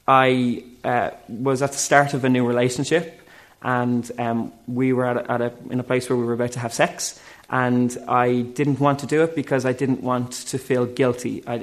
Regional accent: Dublin, Leinster, Ireland; moved away as an adult; now in London, United Kingdom; this is my story. So I'm from Dublin. I was brought up in a Christian family

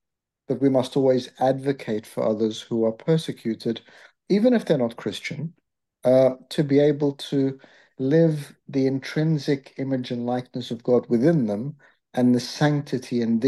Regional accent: Australia; also born or lived in Egypt; now in United Kingdom; I myself was born in Egypt, but grew up in Australia. I've been here for 30 years.

